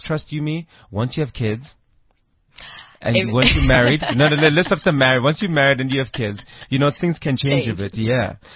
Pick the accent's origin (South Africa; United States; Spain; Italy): South Africa; Johannesburg, Gauteng; because in Joburg I'm also from that side.